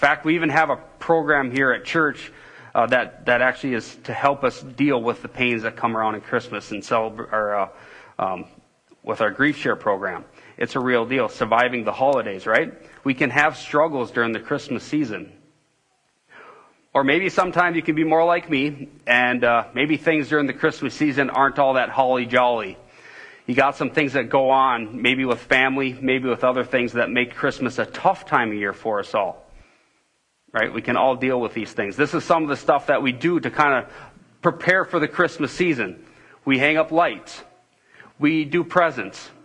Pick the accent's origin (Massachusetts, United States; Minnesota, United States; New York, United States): Minnesota, United States; A little chilly, but we're from Minnesota. We're used to that.